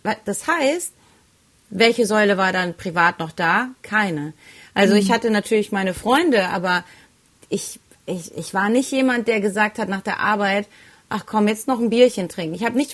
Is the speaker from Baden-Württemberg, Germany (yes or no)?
yes; Heidelberg, Baden-Württemberg, Germany; ich komme ja aus Heidelberg oder habe hier viele Jahre schon gelebt. Meine Familie und die meisten Freunde von mir wohnen hier.